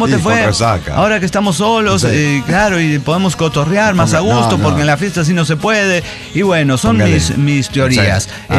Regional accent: Bolivia; now in Cusco, Peru; Soy de Bolivia, soy boliviano.

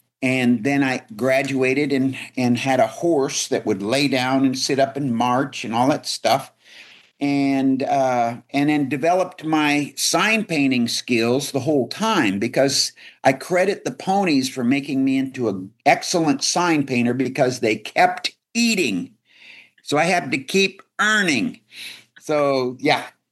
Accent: Midwest, United States; born there; I was born in the Midwest, the son of an opera singer for a mother and a Lutheran minister for a father. So I was a preacher's kid. So yeah, I grew up on a university campus

